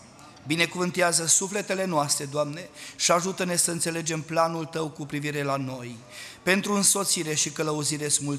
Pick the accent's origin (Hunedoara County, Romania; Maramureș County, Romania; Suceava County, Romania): Maramureș County, Romania; Sălsig; venim din Sălsig, o localitate lângă Baia Mare, undeva la 35 de kilometri